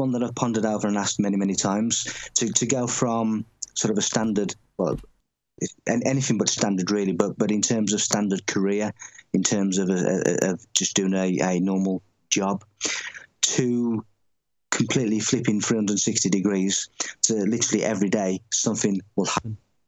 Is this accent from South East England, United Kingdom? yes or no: no; Tamworth, West Midlands, United Kingdom; in the middle of my hometown in Tamworth.